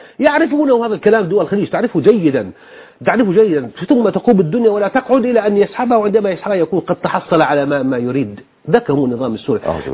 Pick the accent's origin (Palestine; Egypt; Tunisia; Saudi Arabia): Palestine; أنا فلسطيني.